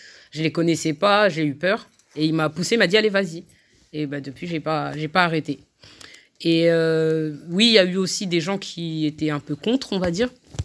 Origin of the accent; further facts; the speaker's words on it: Cergy, Île-de-France, France; J'ai commencé à Cergy, parce que je viens de Cergy.